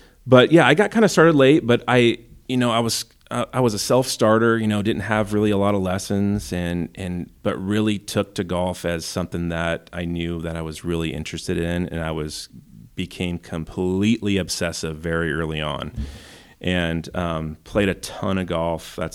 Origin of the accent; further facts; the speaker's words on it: Malaga, Washington, United States; I grew up, I say I'm from Wenatchee, but I'm really from a small little town outside of Wenatchee called Malaga. It's all of about 500 people, maybe.